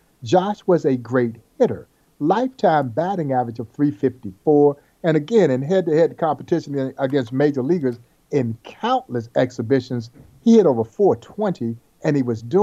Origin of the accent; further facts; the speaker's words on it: Georgia, United States; He's my childhood idol as a kid growing up in Georgia.